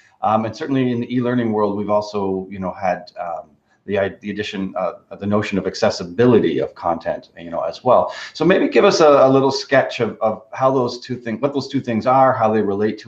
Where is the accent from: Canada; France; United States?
Canada; The Canadian me is now picturing a whole string of Forney jokes. Like we've always traditionally had Newfie jokes in Canada anyway.